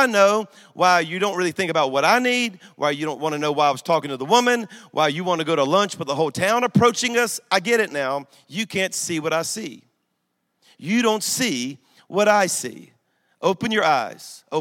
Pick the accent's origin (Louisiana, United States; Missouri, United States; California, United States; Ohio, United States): Louisiana, United States; Let me just say, I'm from Louisiana, okay? So I see humor in things few people see humor